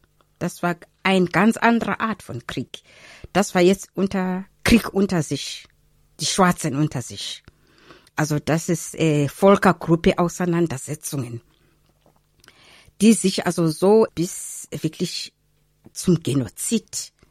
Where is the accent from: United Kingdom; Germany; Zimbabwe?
Zimbabwe; Bulawayo; born there; German is a second language; Ich bin in Rhodesien geboren. Also Hauptstadt Bulawayo ist die zweite Hauptstadt von Rhodesien damals und jetzt es heißt Zimbabwe.